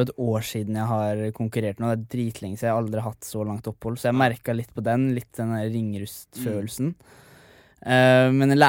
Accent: Sarpsborg, Østfold, Norway; jeg kommer fra Greåker, fra Sarpsborg liksom. Jeg kommer fra et skikkelig hardcore sted, fra Serp

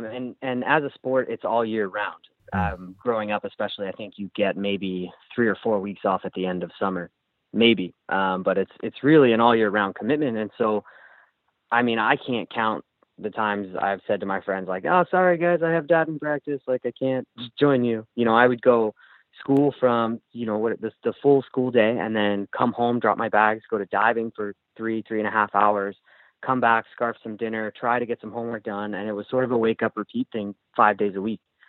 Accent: Ewing, New Jersey, United States; So I grew up in Ewing, New Jersey, on the east coast of the U.S.

